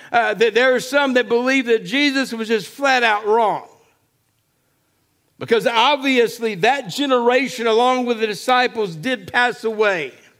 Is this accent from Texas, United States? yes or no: yes; Texas, United States; I grew up on the Gulf Coast of Texas where we had hurricanes